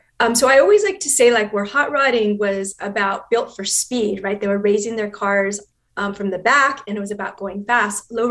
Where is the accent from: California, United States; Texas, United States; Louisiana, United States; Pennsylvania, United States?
California, United States; La Puente; I grew up in La Puente, and so lowriding was really big in La Puente. My family did not come from lowriders. My family roots are actually East Los Angeles and Lincoln Heights.